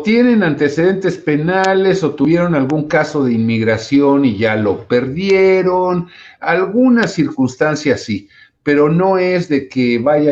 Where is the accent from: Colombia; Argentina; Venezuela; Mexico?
Mexico; now in Chicago, United States; soy un inmigrante mexicano, pero llevo más de la mitad de mi vida viviendo aquí en Estados Unidos, particularmente en Chicago